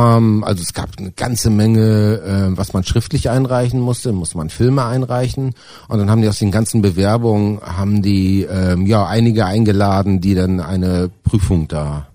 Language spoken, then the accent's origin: German; Kiel, Schleswig-Holstein, Germany; Ich komme ursprünglich aus Kiel